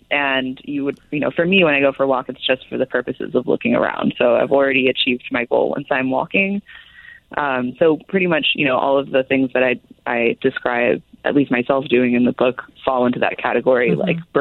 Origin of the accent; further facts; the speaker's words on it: California, United States; I should add that I'm basically from Silicon Valley